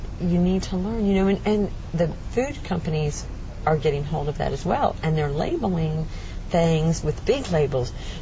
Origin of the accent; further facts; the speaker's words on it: the South, United States; I'm like, I was raised in the South.